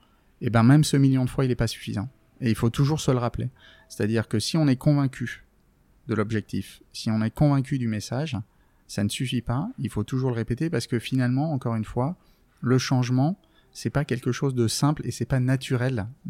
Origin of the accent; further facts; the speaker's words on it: Nouvelle-Aquitaine, France; Limousin, c'est un peu plus que mon enfance parce que c'est ma vie. Aujourd'hui, j'y retourne très régulièrement. C'est là où je me ressource.